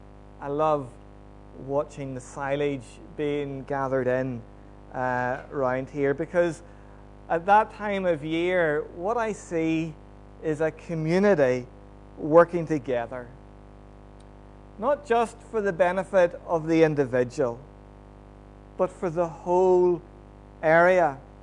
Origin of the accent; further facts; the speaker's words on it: Antrim, Northern Ireland, United Kingdom; I didn't grow up in the countryside. I grew up in the town. I grew up in Antrim. More than that, the places I lived in Antrim were housing estates. Both of them actually were fairly newly built whenever I moved into them.